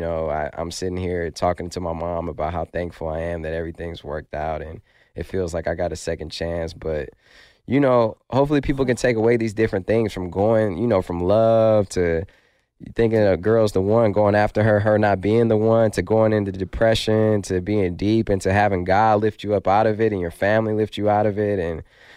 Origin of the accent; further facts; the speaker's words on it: Detroit, Michigan, United States; Like, I grew up in Detroit, so, like, you know, I would come back. I would come back a lot and just ride through, you know, the neighborhood I grew up